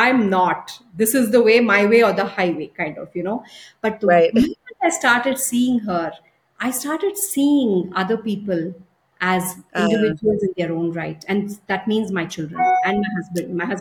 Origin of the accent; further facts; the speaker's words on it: India; But then I'm an Indian mom.